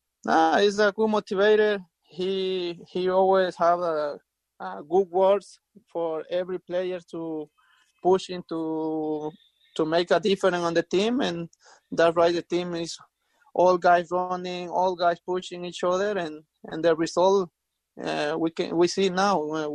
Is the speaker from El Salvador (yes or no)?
yes; El Salvador; born or raised there; English is a second language